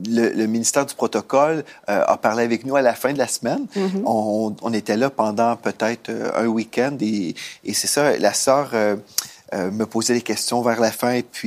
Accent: Canada; Et je suis canadien, hein.

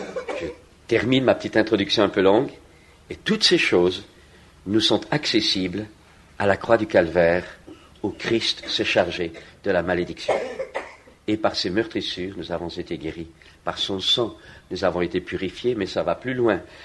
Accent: France; Chez nous, en France, c'est le moment de l'impôt.

